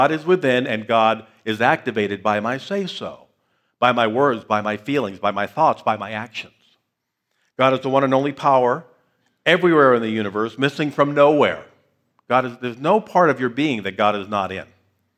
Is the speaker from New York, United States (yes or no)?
yes; New York, United States; I'm from New York. What are you telling me?